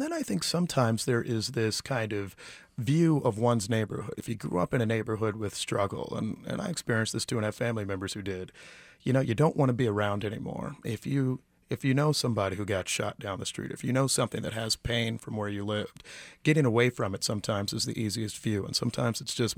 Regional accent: Kansas City, Missouri, United States; I moved around quite a bit from motels on the east side to some time in South Kansas City, apartment 82nd and Troost.

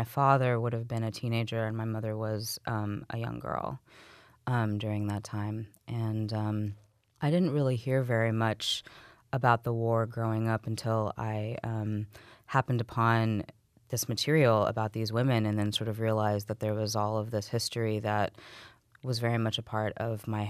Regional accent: Midland, Texas, United States; I grew up in West Texas in Midland, in the Midland-Odessa area

